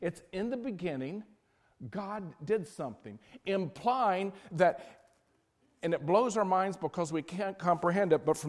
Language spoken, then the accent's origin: English; West Virginia, United States; I'm from West Virginia.